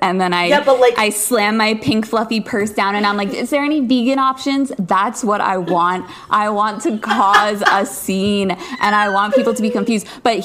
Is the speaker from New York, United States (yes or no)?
yes; New York, United States; now in New York City, United States; So I am 25. I grew up on Long Island, but I live in New York City now, and I have for the past 5 years on and off.